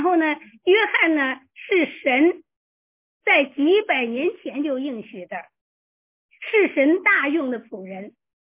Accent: China; 这个分别是很不容易的，尤其我们中国人，中国文化的观念它是一个混沌性的啊，是一统的。

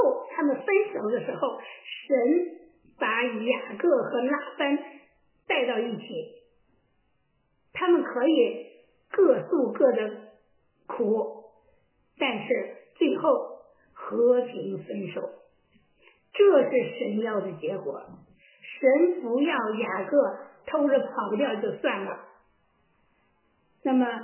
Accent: China; 那么而恰恰我们都是来自中国的

